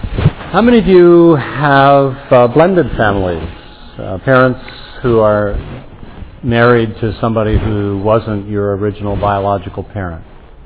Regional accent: Illinois, United States; I'm from Illinois. Yeah, I am. Not from Chicago.

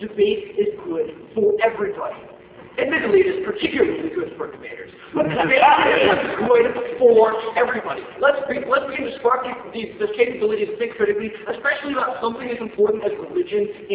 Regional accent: England, United Kingdom; my Tonsi accent and the fact that I come from England

